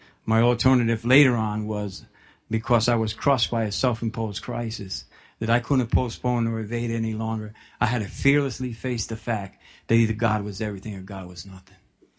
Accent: New Brunswick, New Jersey, United States; I was born and raised in New Brunswick in a predominantly African-American neighborhood, Puerto Rican neighborhood.

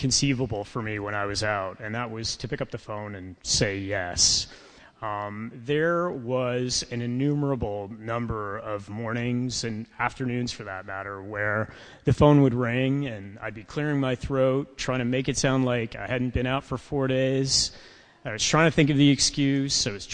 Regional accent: Toronto, Ontario, Canada; I grew up just outside of Toronto in a remarkably unremarkable middle-class house.

